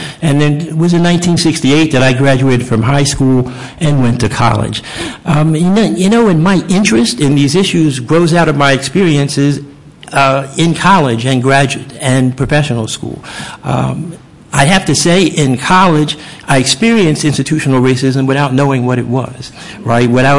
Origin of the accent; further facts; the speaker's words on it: New Jersey, United States; I didn't grow up in the South. I grew up in South Jersey, and the school that I went to until I was 10 years old was a deeply segregated school.